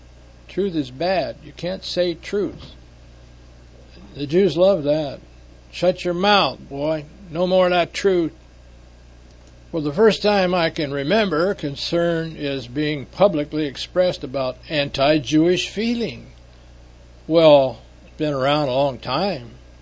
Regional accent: London, United Kingdom; which would never have been tolerated when I was growing up in London, have become commonplace amongst the mainstream.

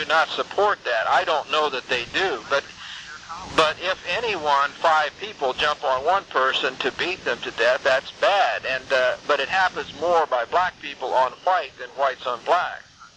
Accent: Indiana, United States; I grew up in Indiana, near about 100 miles from Chicago.

